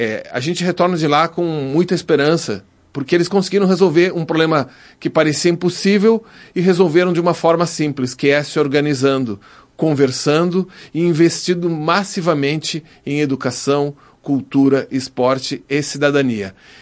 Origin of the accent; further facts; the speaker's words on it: Brazil; Porque a gente, nós como brasileiros, a gente fica sempre contando com o individualismo ou com um talento nato